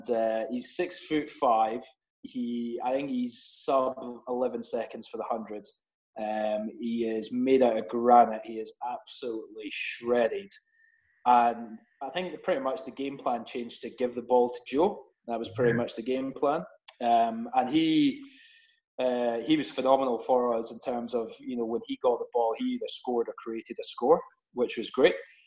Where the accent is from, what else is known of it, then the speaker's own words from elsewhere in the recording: Scotland, United Kingdom; accent: Scottish; And the good thing is, everyone can, with my Scottish accent, everyone can hear me as well.